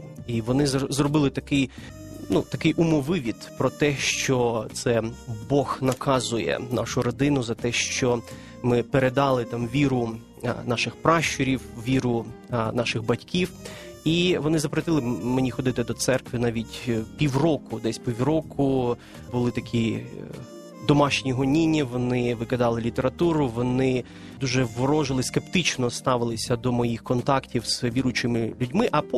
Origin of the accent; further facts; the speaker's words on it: Donetsk, Donetsk Oblast, Ukraine; Ukrainian is a second language; Я сам з Донецька, і ви розумієте, що в Донецьку не було ані часу, ані приводу вивчати українську мову.